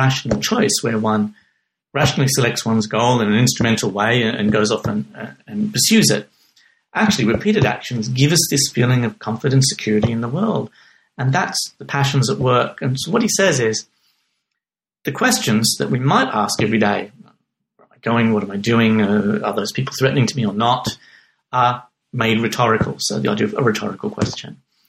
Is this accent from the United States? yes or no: no; Australia; now in Manchester, United Kingdom; When I moved to Manchester from Australia, everything was quite new. Certainly was a lot darker than I was used to.